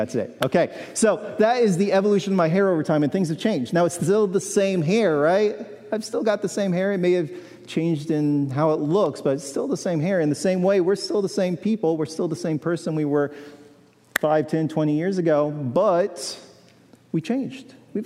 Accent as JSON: {"language": "English", "town": "Spring Hill", "country": "United States", "tie": "born or raised there", "said": "I grew up in Spring Hill. I've been here my entire life."}